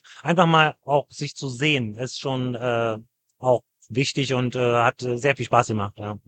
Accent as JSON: {"language": "German", "region": "Berlin", "country": "Germany", "said": "Ich komme direkt aus Berlin."}